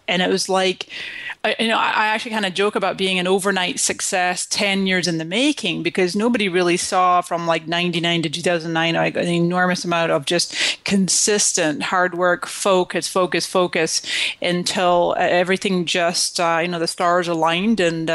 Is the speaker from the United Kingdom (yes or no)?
yes; Scotland, United Kingdom; also born or lived in Canada; now in United States; I came to this country in 1999 from Scotland, and before that I was born in Canada.